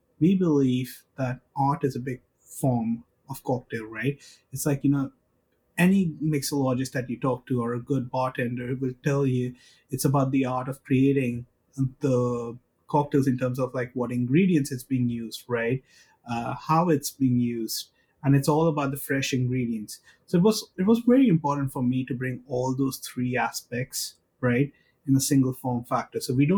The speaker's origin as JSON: {"language": "English", "country": "India", "said": "I come from India."}